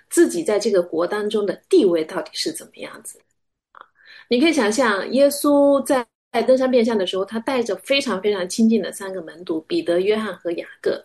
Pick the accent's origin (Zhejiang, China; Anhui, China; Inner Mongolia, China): Zhejiang, China; Wenzhou; 甚至我小时候在温州的时候，看不起那些不会讲温州话的人。